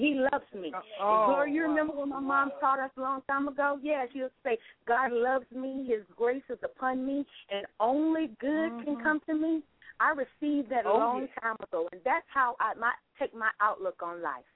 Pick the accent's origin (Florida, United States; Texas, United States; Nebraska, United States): Florida, United States; West Palm Beach; born there; I was born in West Palm Beach, Florida, to … And I'm 42 years old.